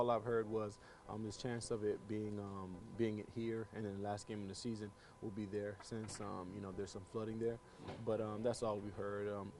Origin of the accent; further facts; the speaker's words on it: Miami, Florida, United States; I'm from Miami. I grew up in Miami, so most of my family's there.